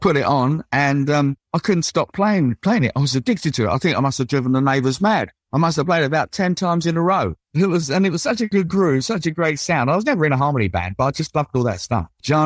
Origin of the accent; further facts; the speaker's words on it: Ashford, South East England, United Kingdom; born there; I was born in Ashford, Middlesex, which is about 16 miles from the centre of London. It was a dormitory town in 1955. The population was about only 16,500.